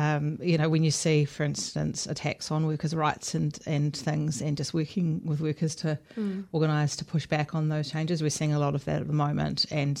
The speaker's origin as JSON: {"language": "English", "town": "Timaru", "region": "Canterbury", "country": "New Zealand", "tie": "born there", "said": "So while I was born in Timaru, I only lived there for about 2 years."}